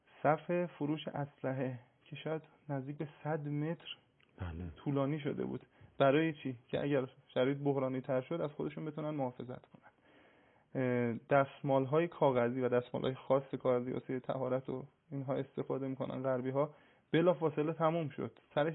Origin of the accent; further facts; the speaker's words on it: Gilan, Iran; چون اصالتا گیلانی هستم، سمت خودمون سراغ دارم.